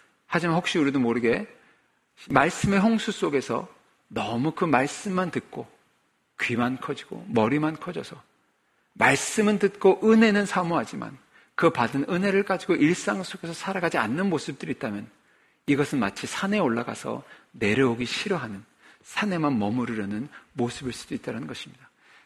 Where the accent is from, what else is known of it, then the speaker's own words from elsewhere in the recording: South Korea; 저도 한국에서 자랐기 때문에 예전에 이제 한국이 한참 부흥할 때